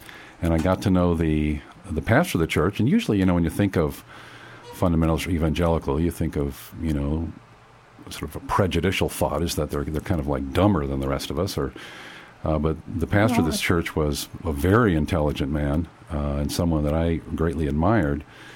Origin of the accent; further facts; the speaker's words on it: Ohio, United States; I grew up in the Episcopal Church, and like a lot of young people in the 60s, I really didn't like it very much. This is in Ohio, and we went to a country club church that was literally across the street from the country club.